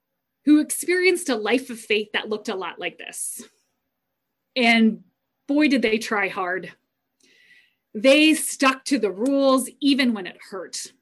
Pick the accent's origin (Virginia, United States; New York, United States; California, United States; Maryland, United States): Virginia, United States; Manassas; I don't describe myself as abiding on Mars Street or that I grew up abiding in Manassas, Virginia.